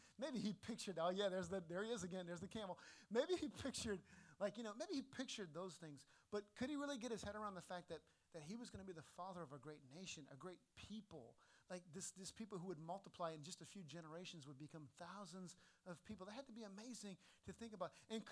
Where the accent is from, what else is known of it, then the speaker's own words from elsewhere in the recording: New Orleans, Louisiana, United States; And my grandmother, she lived in New Orleans, my hometown. She grew up in New Orleans.